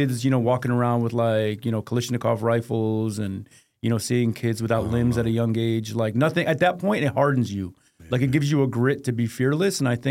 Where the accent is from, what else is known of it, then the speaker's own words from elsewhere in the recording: Detroit, Michigan, United States; I grew up in Detroit, Michigan. Detroit is a very downtrodden, heavily African-American, Arab-Muslim-American city. Sure. So as a young immigrant